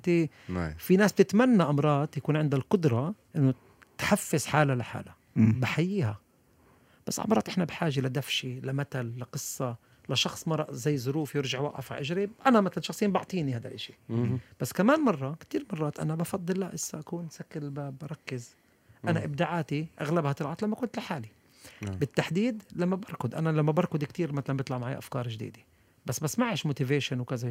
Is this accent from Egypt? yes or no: no; Haifa, Haifa District, Israel; طبعا انا من حيفا طبعا، بس ما بعرف ليش قلت حيفا، بس احنا ربينا بحيفا